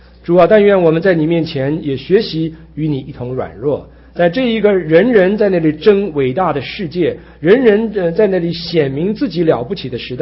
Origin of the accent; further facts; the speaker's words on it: Taiwan; also born or lived in China; 因为我是生在大陆长在台湾